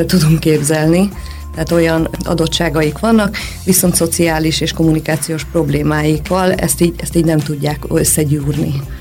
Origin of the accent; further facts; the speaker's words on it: Érd, Pest, Hungary; Mivel hogy érdi vagyok, ezért így elkezdtünk dolgozni, hogy itt Érden